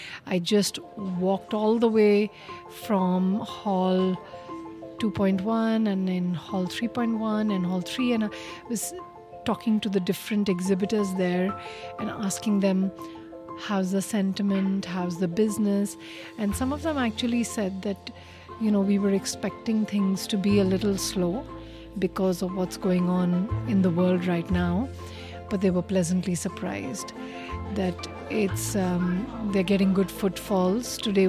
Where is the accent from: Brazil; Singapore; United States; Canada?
Singapore; I'm from Singapore. I'm a journalist, a storyteller, writer